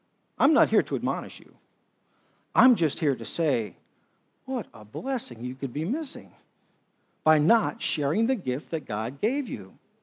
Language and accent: English; Arizona, United States; and I was raised in Arizona, and all the turf wars they had with, you know, cows and sheep